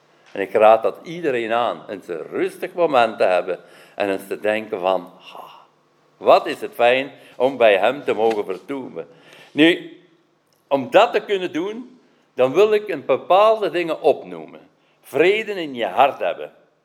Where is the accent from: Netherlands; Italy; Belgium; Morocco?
Belgium; ik volg het nieuws van Nederland altijd, hoewel ik Belg ben, maar ik ben ook Nederlander. Ik voel me thuis hier.